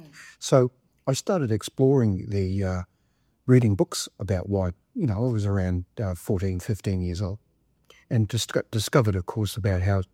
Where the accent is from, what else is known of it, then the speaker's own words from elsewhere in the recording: Auckland, New Zealand; where I grew up in Auckland, everybody had a grapevine in the backyard.